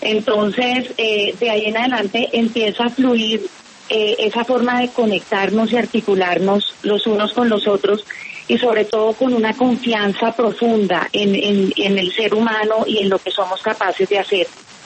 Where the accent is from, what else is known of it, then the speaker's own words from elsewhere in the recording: Colombia; Somos todos los colombianos sumando